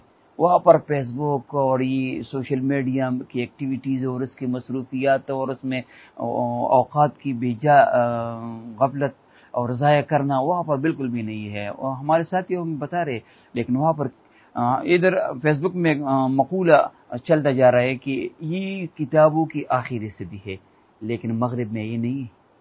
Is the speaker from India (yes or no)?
no; Peshawar, Khyber Pakhtunkhwa, Pakistan; ہمارا تعلق پشاور سے ہے